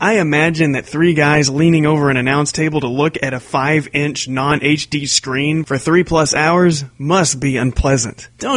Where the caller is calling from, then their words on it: Waco, Texas, United States; Hey, Solomonster. … from Waco, Texas.